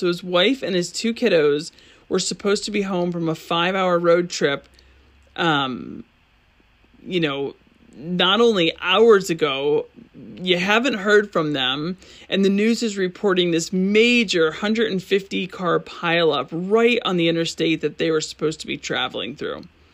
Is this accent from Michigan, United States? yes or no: yes; Michigan, United States; I grew up in Michigan and my mom's family lived in Ohio.